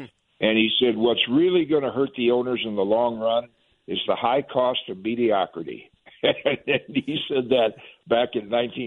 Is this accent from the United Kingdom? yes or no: no; Michigan, United States; So driving home with my dad to my hometown in Michigan